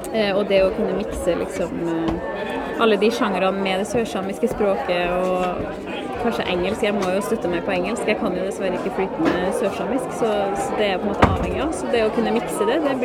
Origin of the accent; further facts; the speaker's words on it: Røros, Trøndelag, Norway; also born or lived in Härjedalen, Sweden; now in Frøya, Norway; Ja, jeg 31 år gammel. Opprinnelig fra Røros og Herjedalen på svensk side, rett over grensa for Røros.